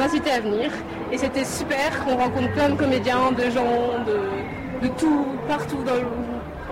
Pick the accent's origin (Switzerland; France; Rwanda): Switzerland; je viens de Suisse.